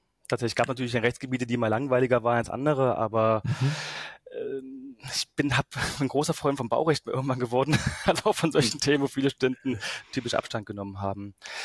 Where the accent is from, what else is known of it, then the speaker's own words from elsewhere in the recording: Schönebeck, Saxony-Anhalt, Germany; Bin groß geworden in der Nähe von Magdeburg, Schönebeck an der Elbe. Es war ein kurzer Weg, vielleicht so 10 Kilometer entfernt. Also hatte ich schon so einen Bezug zu einer größeren Stadt.